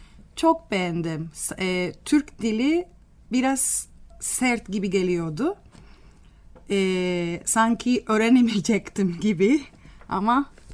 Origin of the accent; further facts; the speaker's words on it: Havana, Cuba; Turkish is a second language; moved away as an adult; now in Ankara, Turkey; Ben Kübalıyım. Havana'da doğdum. Şimdi 29 yaşındayım ve Türkiye'de yani Ankara'ya taşındım. Yaşıyorum şimdi burada. Yaklaşık 7 senedir.